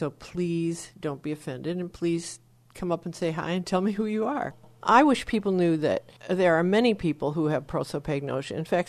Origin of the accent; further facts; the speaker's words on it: Benzonia, Michigan, United States; I'm from Benzonia